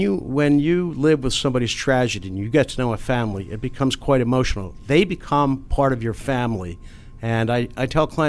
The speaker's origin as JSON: {"language": "English", "town": "Philadelphia", "region": "Pennsylvania", "country": "United States", "tie": "born or raised there", "said": "I'm originally from 2nd and Cheltenham, a row house in Philadelphia. Grew up on the streets of Philadelphia."}